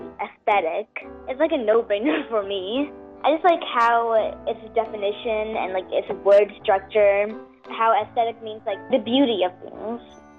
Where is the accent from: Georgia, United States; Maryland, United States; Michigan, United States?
Georgia, United States; Stockbridge; I'm in the 5th grade, and I'm from Stockbridge, Georgia.